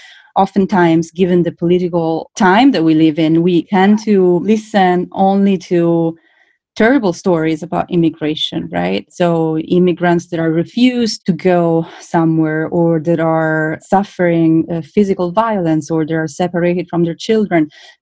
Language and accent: English; Tuscany, Italy; English is a second language; moved away as an adult; now in United States; I come from Italy, from Tuscany, when you move to a different country, I moved to the US in 2012